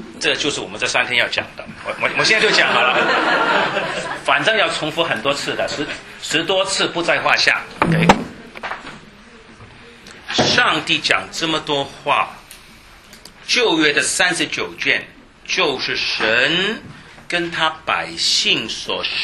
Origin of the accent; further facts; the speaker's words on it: Shanghai, China; 我们上海人说十八番的 subuffet 啊，就是翻来翻去的